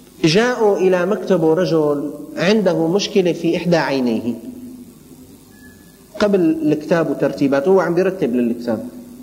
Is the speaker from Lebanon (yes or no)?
no; Damascus, Syria; الأمور بدأت بسيطة عندنا في الشام